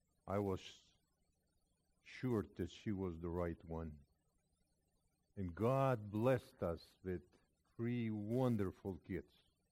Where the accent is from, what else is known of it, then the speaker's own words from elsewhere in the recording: Argentina; now in United States; I am kind of stranger for you if it's such a deep accent. I came from Argentina 50 years ago. to this great country of ours.